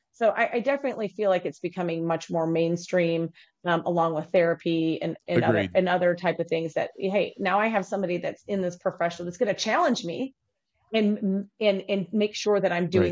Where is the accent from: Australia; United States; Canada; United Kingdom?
United States; Midwest; I remember roller skating in our basement. I grew up in the Midwest